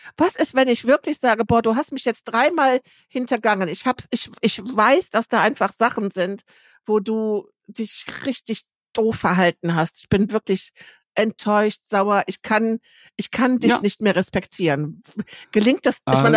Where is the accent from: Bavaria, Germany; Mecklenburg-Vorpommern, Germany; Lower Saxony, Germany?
Lower Saxony, Germany; weil du mich jetzt hier als Ostfriesin mit deinen Emdenkenntnissen beeindrucken möchtest?